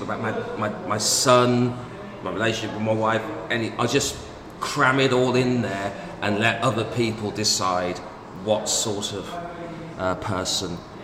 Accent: Birmingham, West Midlands, United Kingdom; I mention I'm from Birmingham, and I talk about things like the Christmas market and our reputation for being stupid

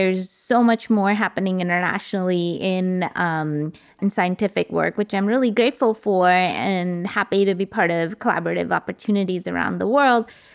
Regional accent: India; I grew up in India, and actually, I grew up on a campus of a hospital

